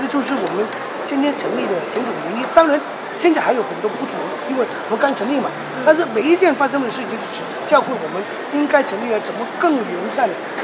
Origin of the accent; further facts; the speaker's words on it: Hong Kong; 看怎么扎根在我们香港，扎根我们的中国